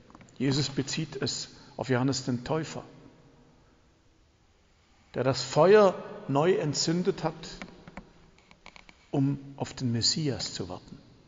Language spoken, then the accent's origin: German; Baden-Württemberg, Germany; Als Schwabe sind wir ja ein bisschen diskret.